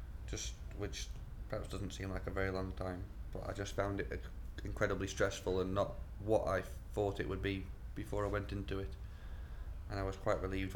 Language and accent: English; Stoke-on-Trent, West Midlands, United Kingdom; moved away as an adult; also born or lived in Warrington; I was born in Stoke-on-Trent. I grew up, spent my whole life in Stoke until going to university in 96. My parents are still there and I go back.